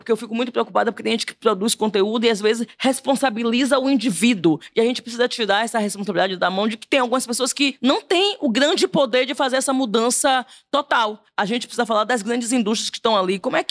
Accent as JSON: {"language": "Portuguese", "town": "Salvador", "region": "Bahia", "country": "Brazil", "said": "Eu sou de Salvador…"}